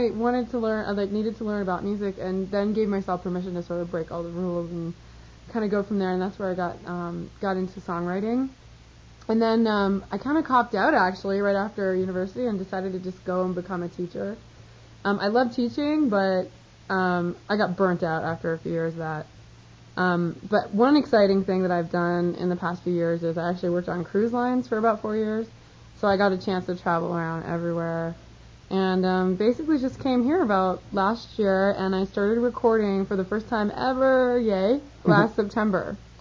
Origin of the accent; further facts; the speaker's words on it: Canada; I'm a Canadian, and I just love her lyrics and her style